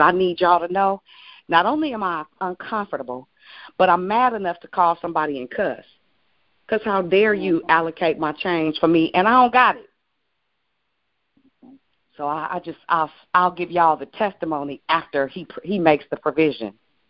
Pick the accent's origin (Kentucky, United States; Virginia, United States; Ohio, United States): Virginia, United States; Richmond; and y'all know I'm from Richmond hard down, and I know how to make stuff happen.